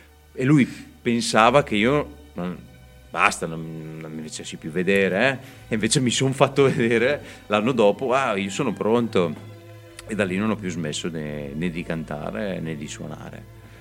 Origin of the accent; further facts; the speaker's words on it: Gavardo, Lombardy, Italy; born there; Sono nato a Gavardo, vedi, non proprio a Brescia.